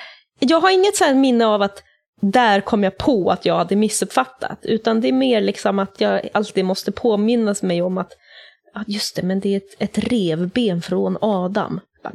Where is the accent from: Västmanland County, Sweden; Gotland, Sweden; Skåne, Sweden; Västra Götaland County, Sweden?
Gotland, Sweden; Och så är jag uppvuxen på Gotland.